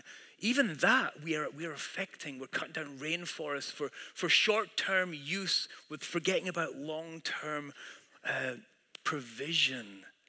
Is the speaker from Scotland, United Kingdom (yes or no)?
yes; Scotland, United Kingdom; moved away as an adult; I grew up in Scotland all my life till I was 29 years old. I met my wife and moved to Washington State for 20 years.